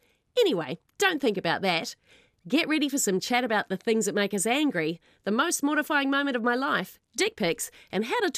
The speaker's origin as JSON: {"language": "English", "town": "Melbourne", "region": "Victoria", "country": "Australia", "said": "she mentions that I'm from Melbourne"}